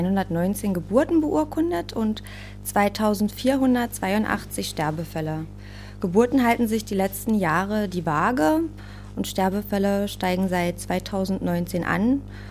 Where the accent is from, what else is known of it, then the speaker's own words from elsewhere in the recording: Cottbus, Brandenburg, Germany; Ich bin in Cottbus geboren und aufgewachsen.